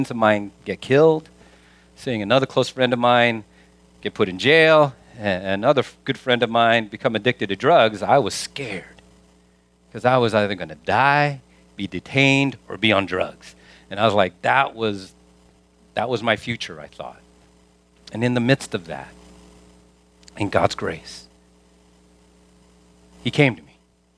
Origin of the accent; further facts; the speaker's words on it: Vallejo, California, United States; I grew up in Vallejo, and if any of you are familiar with Vallejo, it's a rough town. I helped to get that reputation as a young person.